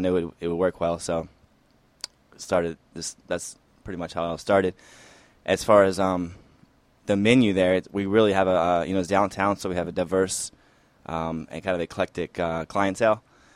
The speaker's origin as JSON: {"language": "English", "region": "Virginia", "country": "United States", "said": "I'm from Virginia originally, and my grandmothers were always into food and cooking"}